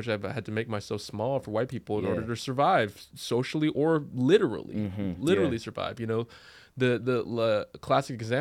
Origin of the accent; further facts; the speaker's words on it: Anaheim, California, United States; Like, it was in my hometown in Anaheim, it was mostly Mexican, which was a little bit easier because, you know, brown